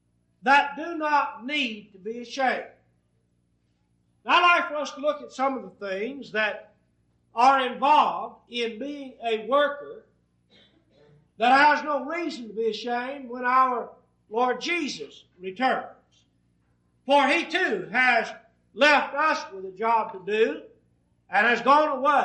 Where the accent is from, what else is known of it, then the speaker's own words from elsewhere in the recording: Texas, United States; At least as I grew up in East Texas, it was one of the passages that my mother required that I commit to memory.